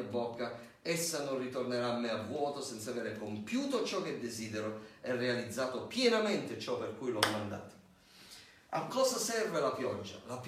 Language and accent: Italian; Vittoria, Sicily, Italy; che poi andando a fare delle ricerche è la terra della nostra famiglia, no? Noi veniamo da Vittoria.